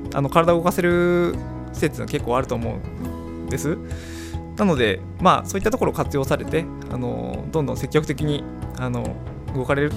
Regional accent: Maizuru, Kyoto, Japan; 舞鶴市、ね、私の地元ですごい好きな、大好きな、町なので

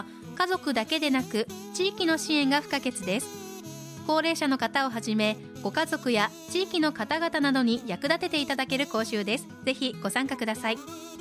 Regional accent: Hokkaido, Japan; 私地元北海道なんで勝手になんか嬉しくなりました。

